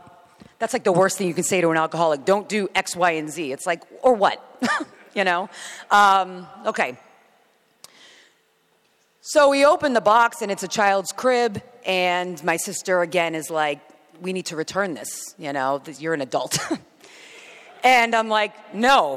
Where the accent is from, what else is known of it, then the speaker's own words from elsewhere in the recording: Boston, Massachusetts, United States; Home is Boston. I'm from Boston, okay? And my whole family was up there, except for my immediate.